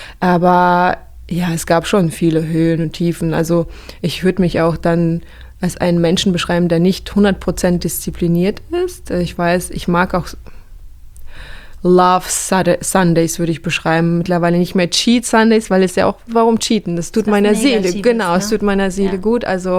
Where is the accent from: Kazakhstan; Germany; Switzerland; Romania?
Kazakhstan; born or raised there; moved away